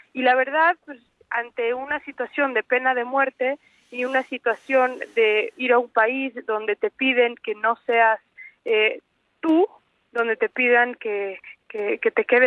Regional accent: Mexico; ni nosotras como mexicanas

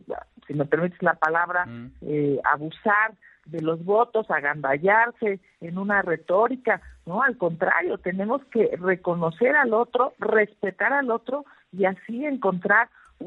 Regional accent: Mexico; Claramente hay una obligación de nuestra parte como mexicanos de ver lo que pasa en otras naciones

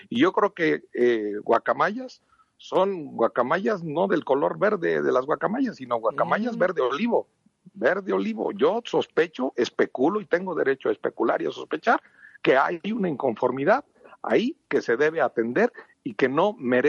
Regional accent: Michoacán, Mexico; Para mí, que soy michoacano

